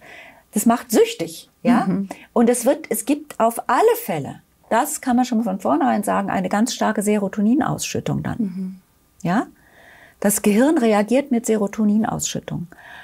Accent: Germany; Und ich komme ja aus Deutschland, das hört man ja, nicht aus der Schweiz.

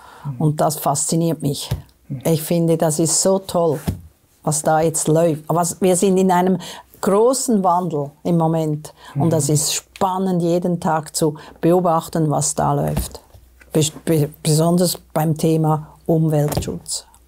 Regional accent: Switzerland; glasklar haben wir jetzt wieder gesehen bei den Wahlen bei uns in der Schweiz.

